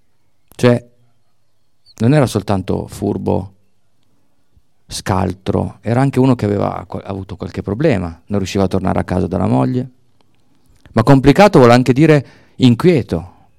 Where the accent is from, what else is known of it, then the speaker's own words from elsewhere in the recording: Canelli, Piedmont, Italy; born there; e io sono nato a Canelli